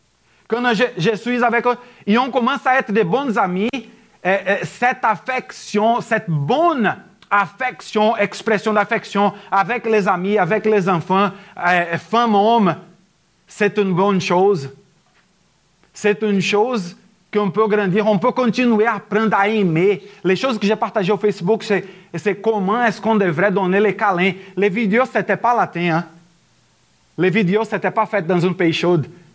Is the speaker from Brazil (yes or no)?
yes; Brazil; French is a second language; now in Canada; je sais que je viens d'une culture chaude. Je sais. Je sais que je viens du Brésil où on est tous en train de donner les câlins partout.